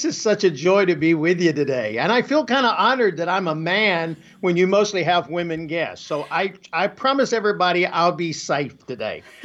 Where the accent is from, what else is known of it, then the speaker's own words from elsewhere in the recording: Alabama, United States; Well, you know, I grew up in North Alabama, where I still live